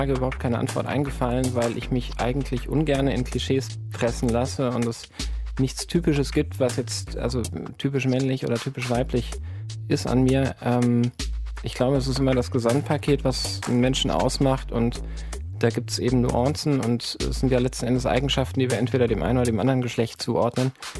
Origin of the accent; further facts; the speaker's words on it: Hesse, Germany; Ich komme aus dem Rhein-Main-Gebiet, aus der Nähe von Hanau.